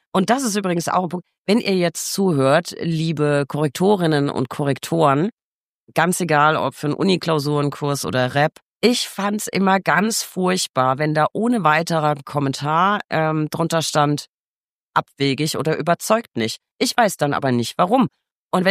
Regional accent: Bavaria, Germany; born there; Ich bin ja in Bayern geboren.

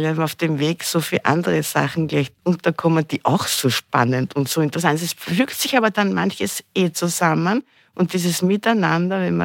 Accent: Vienna, Austria; die Kultur, wie ich als Wienerin, das ist aufgelegt, sowas zu machen, diese Kultur zu vermitteln.

